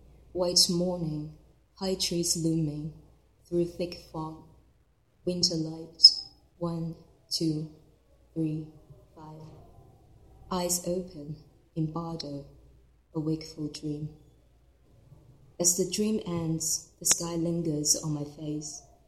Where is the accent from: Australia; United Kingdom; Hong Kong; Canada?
Hong Kong; now in Hawaii, United States; I'm a poet from Hong Kong. I just moved to Hawaii last year